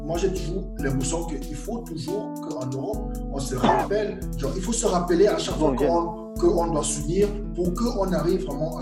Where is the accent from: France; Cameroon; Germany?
Cameroon; born there; Pourtant, moi, je suis né au Cameroun.